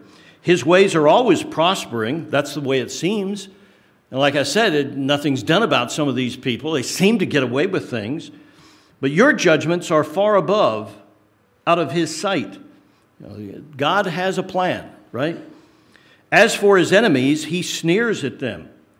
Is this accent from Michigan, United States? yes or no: no; Maryland, United States; because I grew up near Fort Detrick, Maryland